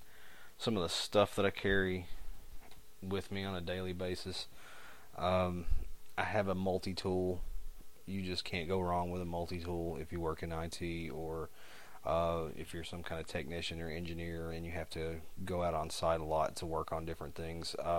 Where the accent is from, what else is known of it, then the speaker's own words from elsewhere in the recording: United States; accent: hillbilly; between the janky microphone and my terrible hillbilly accent, you can understand most of what I'm saying